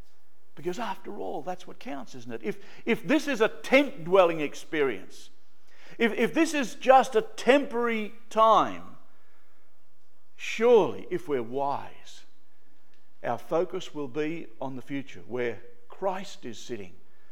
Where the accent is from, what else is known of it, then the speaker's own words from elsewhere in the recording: Australia; Yeah, I'm Australian and I'm counted in the census